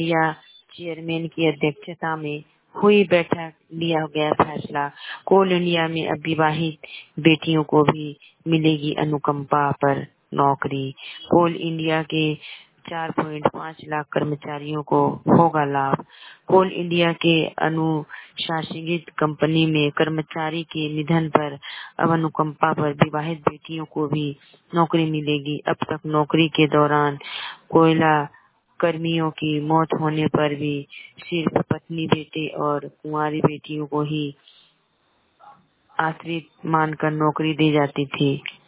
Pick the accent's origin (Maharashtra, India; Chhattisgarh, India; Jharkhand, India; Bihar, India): Jharkhand, India; Nagri; मैं नगरी प्रखंड से हूँ।